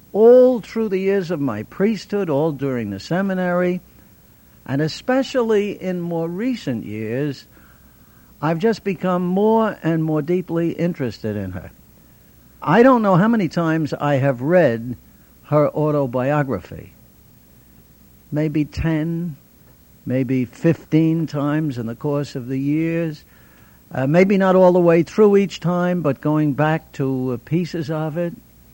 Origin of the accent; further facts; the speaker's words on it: Ireland; I'm Irish, and the Irish are always using exaggeration.